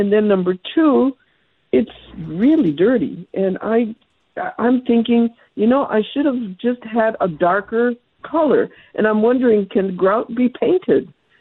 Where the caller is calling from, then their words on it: Tucson, Arizona, United States; I'm calling from Tucson, and my question has to do with the color of the grout.